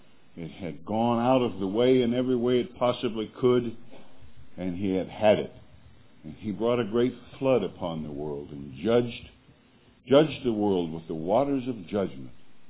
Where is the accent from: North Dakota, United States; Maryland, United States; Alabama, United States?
North Dakota, United States; Harvey; I come from North Dakota, Harvey Gospel Chapel.